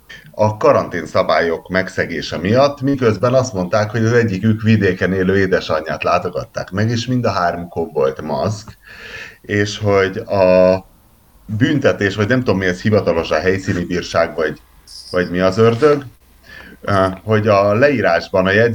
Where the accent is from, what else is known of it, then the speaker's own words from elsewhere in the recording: Satu Mare, Satu Mare County, Romania; mert ott született a feleségem, és most itt élünk Szatmár Németiben, meg mert én idevalósi vagyok